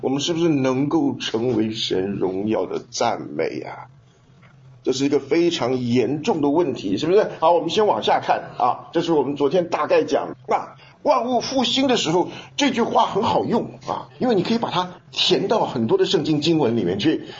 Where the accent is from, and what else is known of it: China